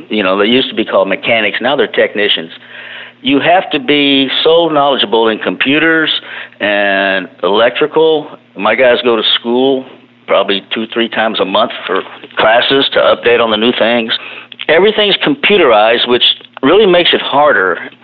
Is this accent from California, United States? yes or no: no; Houston, Texas, United States; Born and raised in Houston, Texas. Went to school in Spring Branch School District. I've lived here my whole life